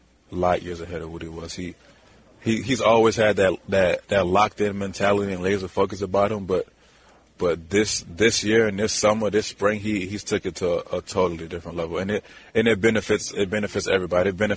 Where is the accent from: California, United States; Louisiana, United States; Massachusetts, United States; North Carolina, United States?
Louisiana, United States; You know, growing up in Louisiana, it's just having a chance of playing the Superdome is special because anybody that has ever played football in Louisiana can relate to the statement.